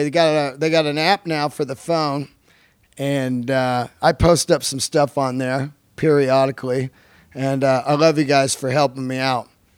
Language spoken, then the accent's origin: English; San Francisco, California, United States; years ago, I grew up in the Bay Area, living in San Francisco.